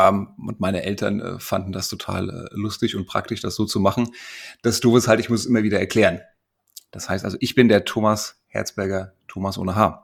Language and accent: German; Frankfurt, Hesse, Germany; als Frankfurter Bub, Gude.